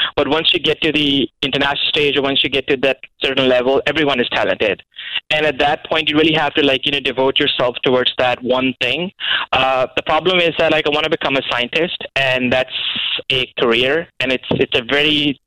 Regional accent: Pakistan; now in Canada; I'm a dual citizen. I moved from Pakistan to Canada 5 years ago, and I feel like, you know, there's a need for education in Pakistan

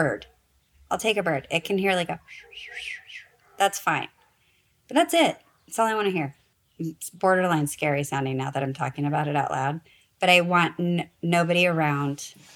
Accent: Nebraska, United States; But I'm from Nebraska. We have very long, hard winters.

